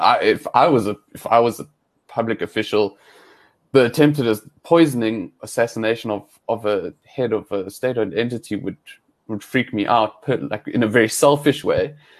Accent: South Africa; I think the capacity to take on platitudes as the South African public, I think, reached its zenith many years ago.

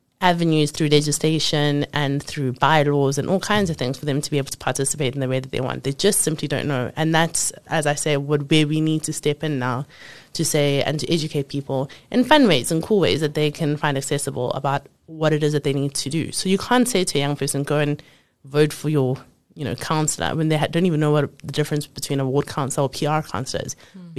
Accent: South Africa; the same way that we like to make jokes and memes and all the other kind of things that make us really cool as South Africans

